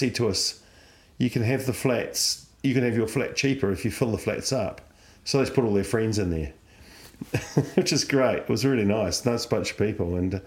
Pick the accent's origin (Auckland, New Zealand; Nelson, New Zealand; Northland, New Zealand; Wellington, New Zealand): Wellington, New Zealand; I grew up in Wellington until I was about 7